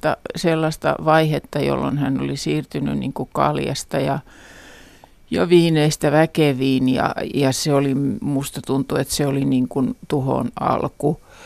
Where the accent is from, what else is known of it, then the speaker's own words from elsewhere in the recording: Loimaa, Southwest Finland, Finland; näin hänet livenä ensimmäisen kerran kotipaikkakunnallani niin Loimaalla nimenomaan lukioaikana